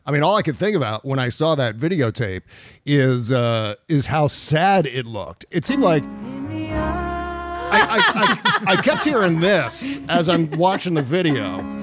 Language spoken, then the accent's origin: English; Upper Midwest, United States; accent: upper Midwest; See, that's my upper Midwest accent.